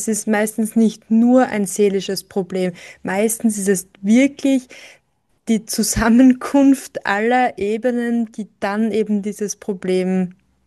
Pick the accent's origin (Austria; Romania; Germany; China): Austria; bei uns in Österreich